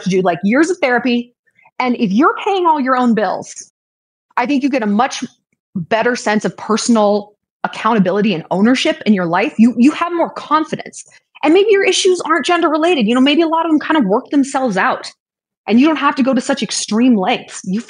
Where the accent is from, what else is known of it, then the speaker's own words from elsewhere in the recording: United States; I'm not a redneck. I'm an American.